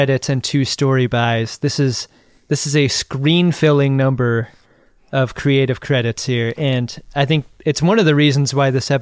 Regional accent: Ireland; I'm Irish, and my people have fought for a long time against this fucking stereotype.

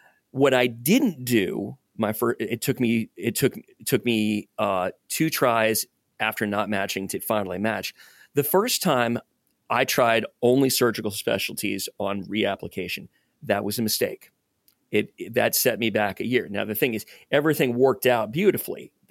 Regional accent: Louisiana, United States; now in Kansas City, United States; I matched right here in Kansas City, and I'm really glad I did. But I had signaled two places. I'm originally from Louisiana.

